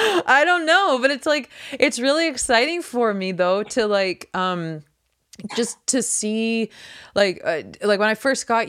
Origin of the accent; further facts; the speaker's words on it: Mortlach, Saskatchewan, Canada; I'm originally from Mortlach.